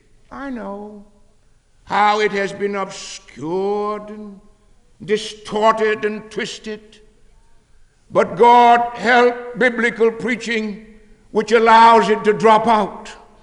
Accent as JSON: {"language": "English", "region": "Louisiana", "country": "United States", "tie": "born there", "said": "President McCall has referred to the fact that I was born in Louisiana."}